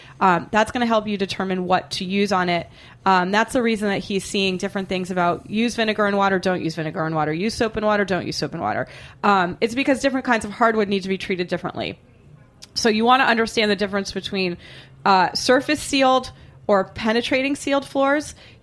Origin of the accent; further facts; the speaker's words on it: Boston, Massachusetts, United States; The first is that I'm from Boston. I don't really have the accent, but I am from Boston.